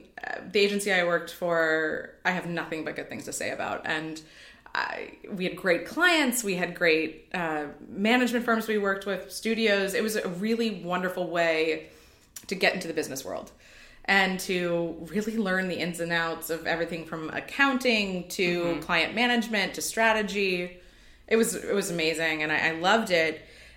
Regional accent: Los Angeles, California, United States; also born or lived in Dallas; I went to SMU in Dallas, but I grew up in Los Angeles and I wanted to move back to LA as soon as I graduated.

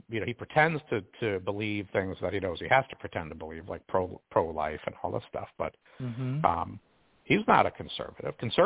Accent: New York, United States; accent: New York; I didn't realize I had a New York accent until I went out to Illinois. And people asked me if I was from England.

